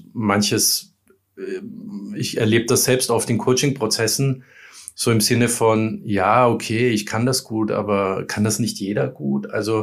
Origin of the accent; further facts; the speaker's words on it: Vienna, Austria; now in Berlin, Germany; ich bin Wiener, der vor 12 Jahren seinen Weg nach Berlin gefunden hat.